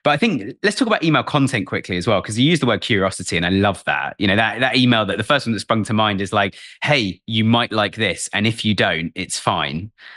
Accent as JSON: {"language": "English", "region": "England", "country": "United Kingdom", "said": "It's just like, I'm English."}